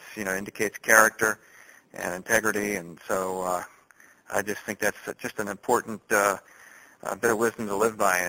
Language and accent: English; Midwest, United States; now in Virginia, United States; We moved to Virginia here about 25 years ago. My wife and I was born and raised out in the Midwest, so I had a lot of the Midwest values.